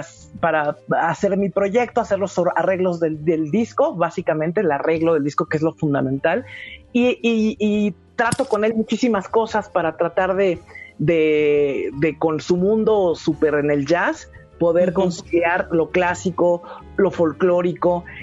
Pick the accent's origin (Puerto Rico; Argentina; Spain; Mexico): Mexico; porque lo tenemos lacios como buenas mexicanas